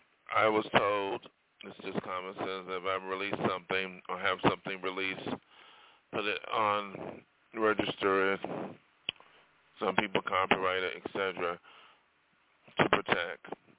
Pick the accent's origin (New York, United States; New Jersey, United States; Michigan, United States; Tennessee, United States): New York, United States; now in Los Angeles, United States; That's why I came from New York State and came to Hollywood to be a star.